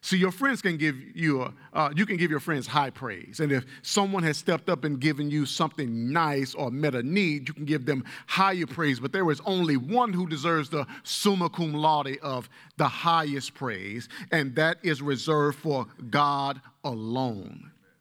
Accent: Alabama, United States; Now, I'm a boy from Alabama. And one of the things that people in Alabama worship is it's football.

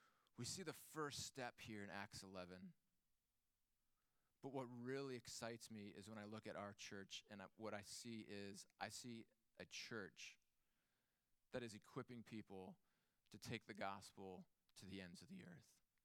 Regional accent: Arizona, United States; And I'm from Arizona, if you don't know me.

